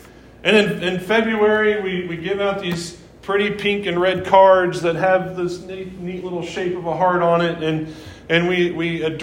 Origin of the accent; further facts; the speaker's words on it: Missouri, United States; But I'm from Southeast Missouri.